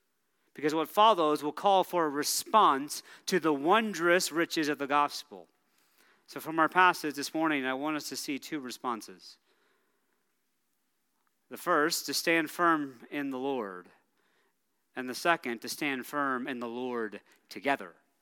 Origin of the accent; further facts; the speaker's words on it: the South, United States; Growing up in the South, hurricanes were a fairly common part of life.